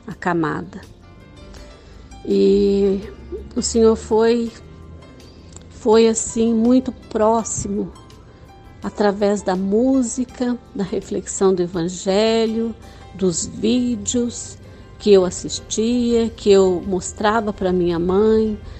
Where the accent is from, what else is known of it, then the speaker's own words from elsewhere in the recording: Marilândia do Sul, Paraná, Brazil; now in Lorena, Brazil; Sou natural de Marilândia do Sul, no Paraná, e moro em Lorena já há uns 45 anos.